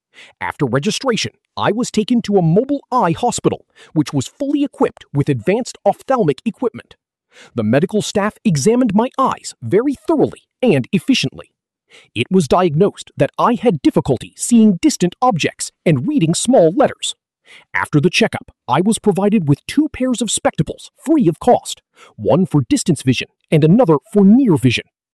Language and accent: English; Punjab, India; I hail from Punjab. I am married and blessed with two children.